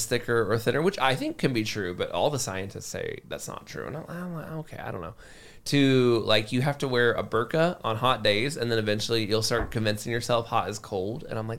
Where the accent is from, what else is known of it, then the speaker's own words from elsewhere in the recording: Florida, United States; moved away as an adult; now in Southeast Asia; I was from Florida. I got really cold easily because I had grown up in Florida.